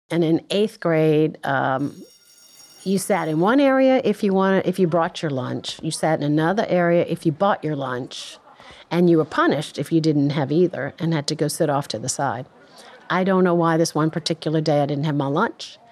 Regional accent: New Orleans, Louisiana, United States; Well, I grew up here in New Orleans as well.

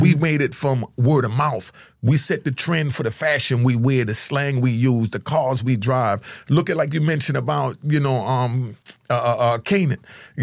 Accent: Jamaica; Because I grew up in Jamaica when they had dub plates

